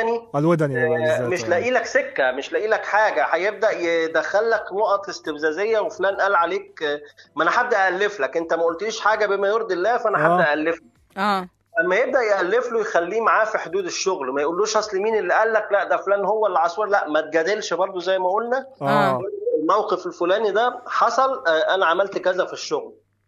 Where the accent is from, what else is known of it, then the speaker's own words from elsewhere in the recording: Egypt; احنا عندنا في مصر مش يعني مش الثمان ساعات بيبقوا شغل